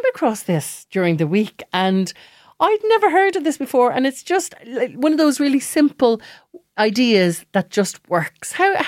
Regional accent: Leinster, Ireland; My favourite is a small little hill near my hometown in County Wexford called Tara Hill.

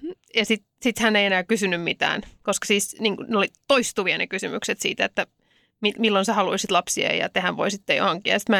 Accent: Helsinki, Uusimaa, Finland; Mutta mä oon helsinkiläinen.

